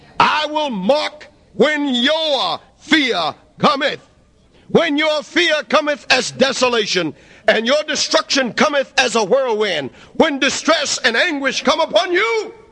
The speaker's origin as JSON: {"language": "English", "region": "the South", "country": "United States", "tie": "born there", "said": "I was born in the South."}